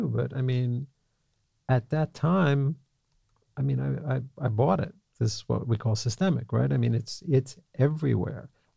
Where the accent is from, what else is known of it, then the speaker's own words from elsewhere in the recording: Bronx, New York, United States; You know, I was a New Yorker. I was from the Bronx. And that's, you know, and that identification was very important until I got down to Manhattan and I went to NYU and I was in the business school.